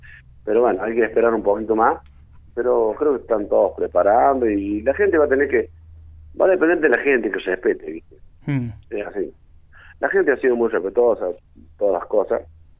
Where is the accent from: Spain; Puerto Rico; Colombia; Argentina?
Argentina; pero sos argentino y el folclore lo vas a tener siempre.